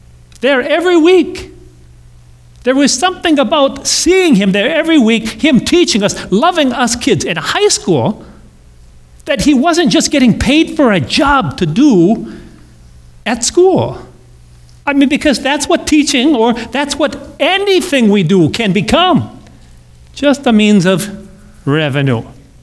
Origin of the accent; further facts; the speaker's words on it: Richmond, Wisconsin, United States; I think of a couple of teachers that I had when I was growing up in Richmond, Wisconsin.